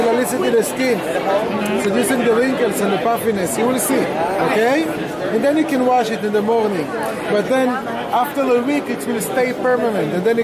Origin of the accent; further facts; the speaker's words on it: Israel; English is a second language; I'm from Israel, so there is a lot of Russian in Israel.